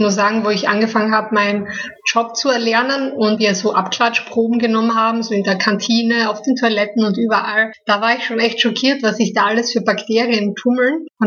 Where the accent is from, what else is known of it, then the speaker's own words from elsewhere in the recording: Styria, Austria; Ich hoffe, dass ich noch in meine Heimat kann, in die Steiermark.